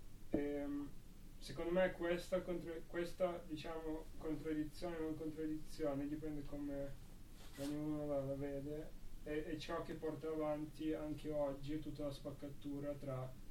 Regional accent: Kolomyia, Ivano-Frankivsk Oblast, Ukraine; Italian is a second language; Di una città che si chiama Kolomeia, che è vicino a Leopoli comunque.

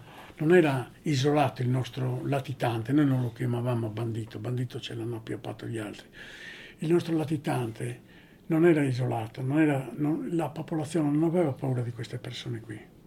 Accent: Sardinia, Italy; io provengo dalla Sardegna e noi l'etichetta del bandito ce l'hanno appioppata già dall'Ottocento

